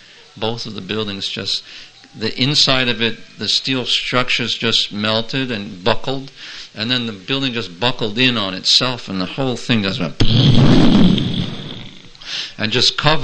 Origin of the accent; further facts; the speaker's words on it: New York City, New York, United States; I grew up in Manhattan